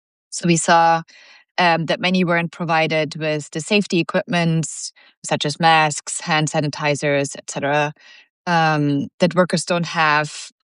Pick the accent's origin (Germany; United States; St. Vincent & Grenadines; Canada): Germany; also born or lived in Nigeria; I grew up in Germany. And I then spent, as a teenager, some time in Nigeria, where my father was teaching